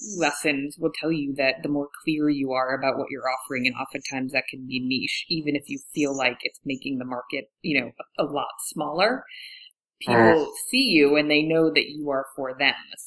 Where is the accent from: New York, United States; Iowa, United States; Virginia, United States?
New York, United States; I grew up near Syracuse, and so I was really excited to see him referenced